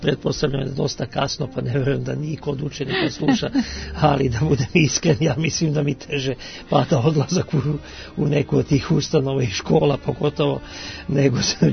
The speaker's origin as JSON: {"language": "Serbian", "region": "Belgrade", "country": "Serbia", "said": "kao prvi Beograđanin koji je uspeo da se upiše na Zagrebačku muzičku akademiju"}